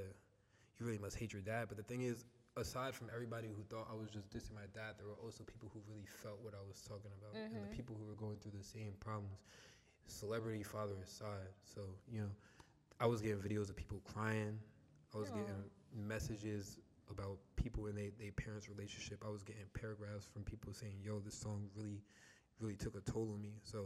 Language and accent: English; New Jersey, United States; I'm from Jersey, New Jersey. And my song … is out right now.